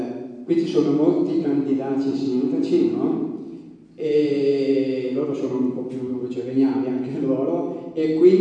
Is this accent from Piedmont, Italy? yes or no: yes; Pocapaglia, Piedmont, Italy; sono di Ascoltiera Pocapaglia.